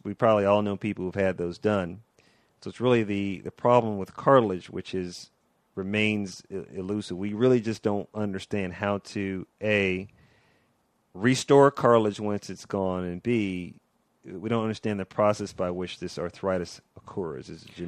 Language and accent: English; Los Angeles, California, United States; Well, I grew up in Los Angeles, not such a nice part of Los Angeles, so I had a little bit of an aptitude for science.